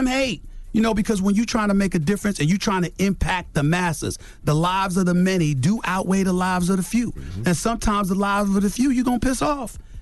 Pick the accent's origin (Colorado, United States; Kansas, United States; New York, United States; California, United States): New York, United States; Queens; I'm from Hollis, Queens, bro.